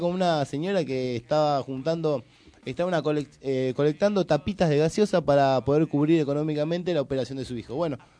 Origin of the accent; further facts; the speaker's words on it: Argentina; todos somos de acá nosotros, todos. O sea, hasta que no entendamos que somos argentinos